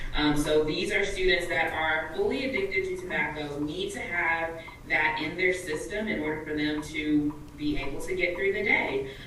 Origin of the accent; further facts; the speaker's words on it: Texas, United States; I am from East Texas, another small community.